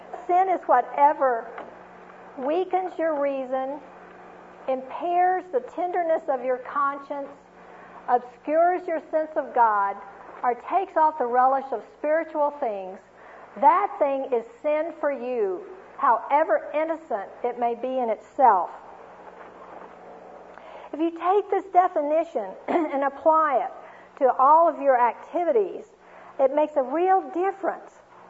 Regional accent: Houston, Texas, United States; Now, you all, I grew up in Houston, Texas. I did not listen to country western music.

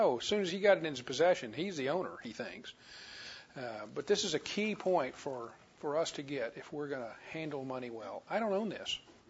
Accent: Louisiana, United States; I'm from Louisiana, you know, when we make coffee, we make something you can't see through.

